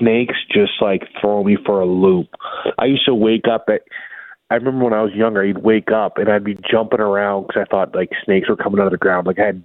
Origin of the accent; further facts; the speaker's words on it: Canada; when I was growing up in Canada